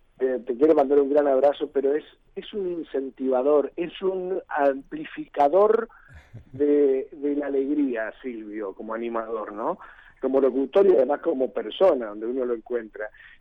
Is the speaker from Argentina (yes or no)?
yes; Bella Vista, Corrientes, Argentina; Estoy en Corrientes, sí, en Bellavista, en mi pueblo.